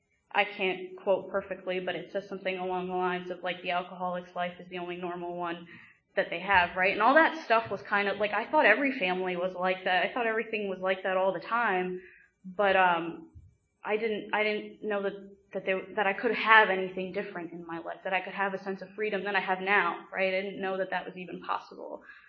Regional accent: New Jersey, United States; You know, I grew up in Bergen County in New Jersey, small suburban town. You know, I grew up in a Pakistani Muslim household where we did not drink.

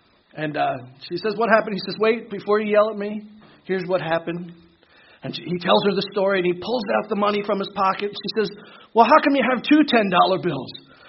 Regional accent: New York, United States; born there; I was born in New York. Sorry. I was razzed about that before. It was worse than Jersey, you know.

